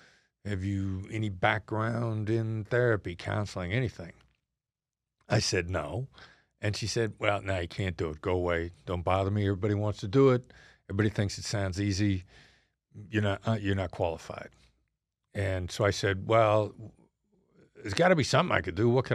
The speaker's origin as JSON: {"language": "English", "region": "Iowa", "country": "United States", "tie": "born or raised there", "said": "I mean, you know, I grew up in Iowa."}